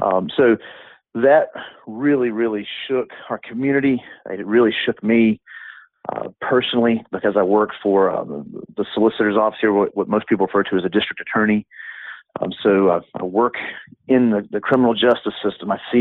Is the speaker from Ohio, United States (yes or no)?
no; Greenwood, South Carolina, United States; we have a really cool facility here in my hometown of Greenwood, South Carolina